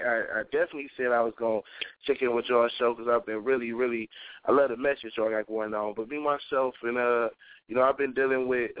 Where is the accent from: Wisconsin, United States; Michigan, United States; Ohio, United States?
Ohio, United States; Cleveland; I'm actually, you know, I'm straight from Cleveland, so it's a different world